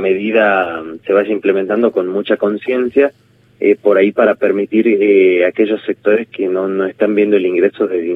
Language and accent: Spanish; Argentina; es un desafío que tenemos como argentinos